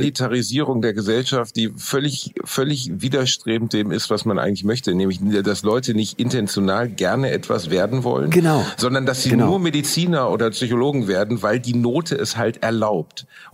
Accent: Gelsenkirchen, North Rhine-Westphalia, Germany; Ich bin in Gelsenkirchen aufgewachsen

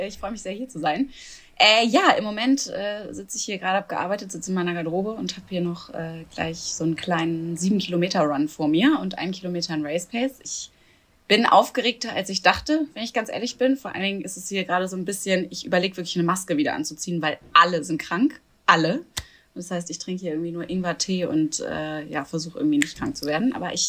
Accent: Hamburg, Germany; also ich komme aus Hamburg ursprünglich

